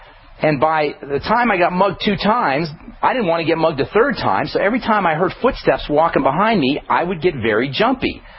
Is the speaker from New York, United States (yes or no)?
yes; New York City, New York, United States; You know, as a kid, I grew up in New York City.